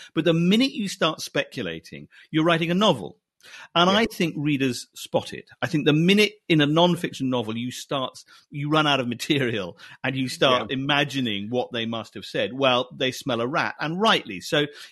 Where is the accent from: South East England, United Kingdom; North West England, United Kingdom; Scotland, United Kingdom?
Scotland, United Kingdom; I was brought up in Scotland, and the rainy days in Scotland spent playing this game